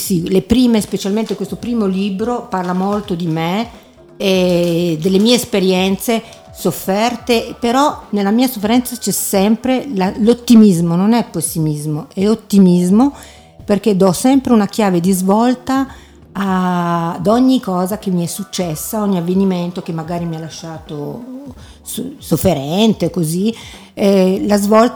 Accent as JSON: {"language": "Italian", "town": "Merano", "region": "Trentino-Alto Adige", "country": "Italy", "tie": "born or raised there", "also_born_or_lived": "Silandro / Foggia", "said": "Io sono nata a Silandro, poi ho abitato a Merano e poi improvvisamente mi sono trovata a Foggia, che era una realtà totalmente diversa"}